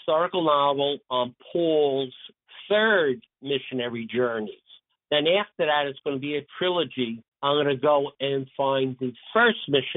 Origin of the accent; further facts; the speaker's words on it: Brooklyn, New York, United States; I love to write about how life was being an Italian-American growing up in Brooklyn in the 1960s and 1970s.